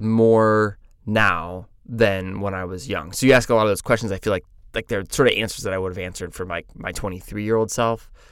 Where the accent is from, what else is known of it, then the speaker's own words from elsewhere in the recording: Des Moines, Iowa, United States; And I was from Des Moines, Iowa, but I didn't actually know how to pronounce Des Moines.